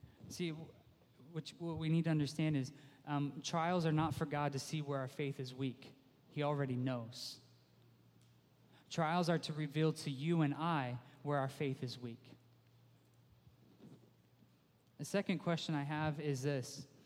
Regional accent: United States; I'm an American. I deserve it, right?

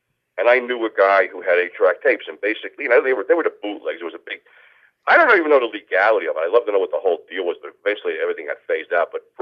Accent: Newark, New Jersey, United States; I remember, because I grew up around the Oranges in Newark and stuff like that.

